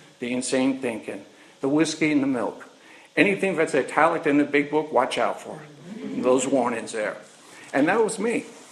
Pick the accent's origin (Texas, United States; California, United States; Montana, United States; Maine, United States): California, United States; also born or lived in Staten Island, New York; Imagine growing up in the Sierras in California, and you hated it there. Out on the California coast, you hated it there. Staten Island, I won't even get into that. I grew up there too